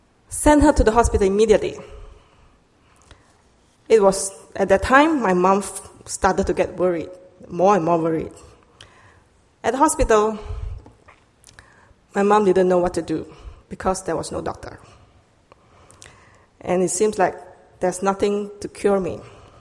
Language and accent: English; Malaysia; I'm from Malaysia. I'm Chinese, born in Malaysia. But I never feel that I belong to China, and I'm not Malay, I'm not obligated to become a Muslim